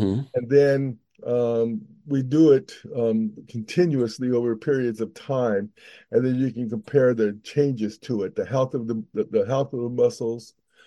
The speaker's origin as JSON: {"language": "English", "town": "Morgan Hill", "region": "California", "country": "United States", "tie": "born or raised there", "said": "And so I grew up in Morgan Hill."}